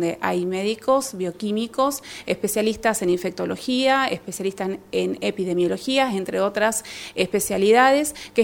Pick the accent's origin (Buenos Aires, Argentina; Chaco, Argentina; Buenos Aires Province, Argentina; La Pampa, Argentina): Chaco, Argentina; Esta es una problemática que nos afecta como argentinos, como chaqueños